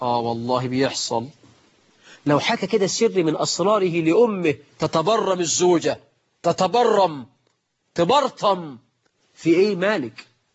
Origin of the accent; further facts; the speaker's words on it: Egypt; ده مثل عندنا في مصر.